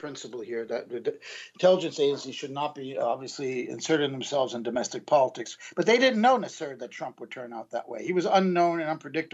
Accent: New York City, New York, United States; I never liked Giuliani. I'm from New York City. He was my mayor for a long time.

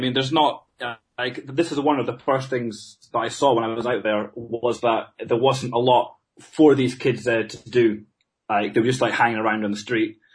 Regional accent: Scotland, United Kingdom; I'm from Scotland

